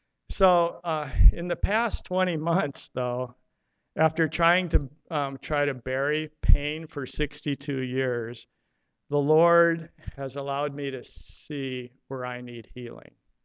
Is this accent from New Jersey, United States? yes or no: no; Detroit, Michigan, United States; But this song by … was really big in Detroit. I'm from Motown.